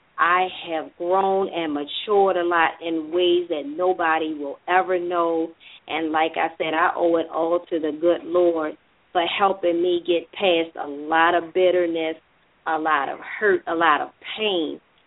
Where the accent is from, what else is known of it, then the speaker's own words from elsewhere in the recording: Baltimore, Maryland, United States; And it's in my hometown of Baltimore, Maryland.